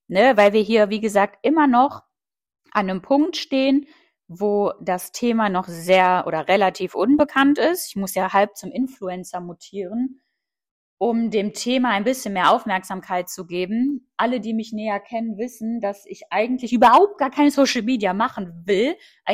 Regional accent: Lower Saxony, Germany; Ich komme selber aus Niedersachsen.

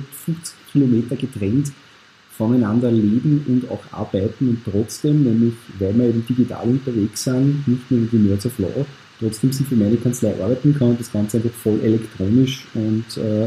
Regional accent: Austria; Also das, was bei uns in Österreich zum Beispiel oder auf die deutschen Privaten läuft

